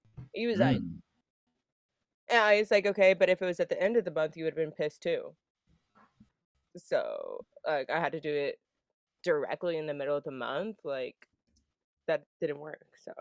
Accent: New Jersey, United States; I'm from Jersey.

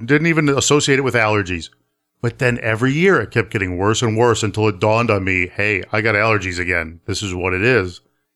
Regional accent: New York, United States; Okay, so I had allergies all growing up in New York.

